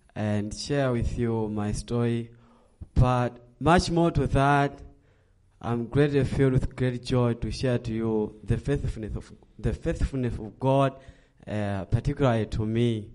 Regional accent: Malawi; I'm originally from Malawi, and I grew up in a family of four, my mom, my dad, and my two sisters and a brother.

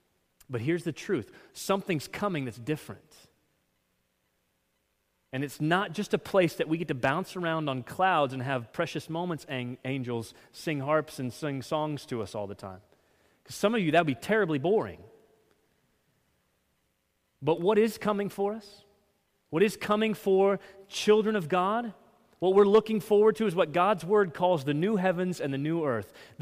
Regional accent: Texas, United States; I'm a decent person. I'm a Texan.

